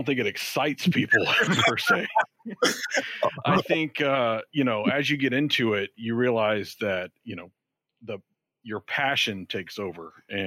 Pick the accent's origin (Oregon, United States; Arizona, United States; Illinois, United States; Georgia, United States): Georgia, United States